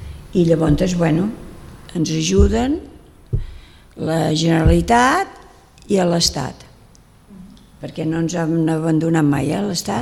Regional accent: Barcelona, Catalonia, Spain; now in Girona, Spain; Jo no és per criticar perquè sóc filla de Barcelona, però quan vaig vindre aquí vaig dir s'ha acabat.

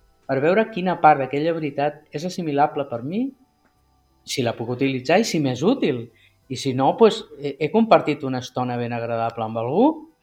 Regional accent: Catalonia, Spain; now in Barcelona, Spain; Que venim de l'Empordà i ens plantem a Barcelona, clar, rebem xocs

